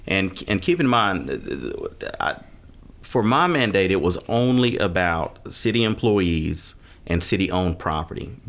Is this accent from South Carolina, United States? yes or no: no; Villa Rica, Georgia, United States; we've been doing this since I was a kid, growing up in Villa Rica